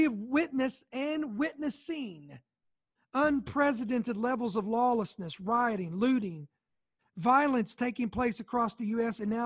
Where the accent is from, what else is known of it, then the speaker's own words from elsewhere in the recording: United States; And I, again, obviously speaking as an American, speaking of the United States of America